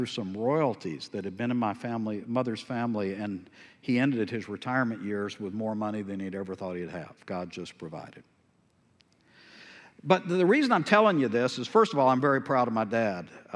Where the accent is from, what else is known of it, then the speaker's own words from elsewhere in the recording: Tyler, Texas, United States; We grew up in South Tyler, and South Tyler has amazing wealth, but it wasn't where we lived.